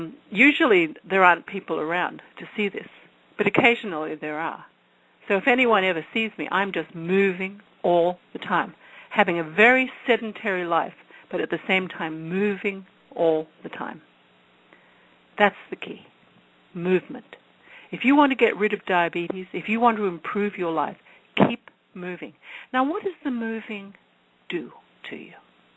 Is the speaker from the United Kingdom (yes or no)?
yes; United Kingdom; I'm British. I drink a lot of tea.